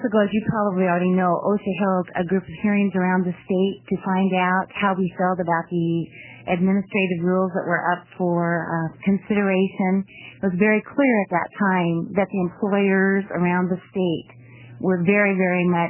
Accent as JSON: {"language": "English", "town": "Florence", "region": "Oregon", "country": "United States", "said": "I'm from Florence. I live on the Oregon coast"}